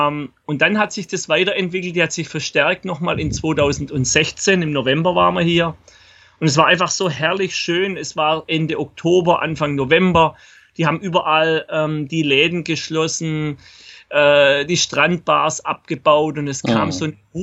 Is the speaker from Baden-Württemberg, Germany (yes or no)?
yes; Baden-Württemberg, Germany; und ich komme ja aus dem Schwarzwald und wenn man so durch den Wald geht, der hat ja auch was, viel Sauerstoff, ist doch alles ziemlich dunkel im Schwarzwald.